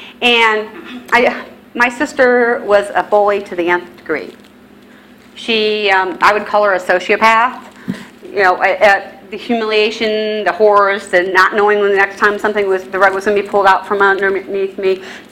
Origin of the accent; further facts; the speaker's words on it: Lima, Ohio, United States; But I'm from Lima, and it's a medium-sized town, a very industrial town. And it was like in the middle of farmland. It's like this one little small town in the middle of farmland and everything. So that's where I grew up.